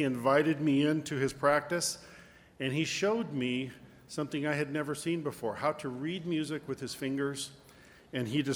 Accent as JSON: {"language": "English", "region": "Arizona", "country": "United States", "said": "In the race for the states, I come from Arizona, so you can count one more for Arizona there."}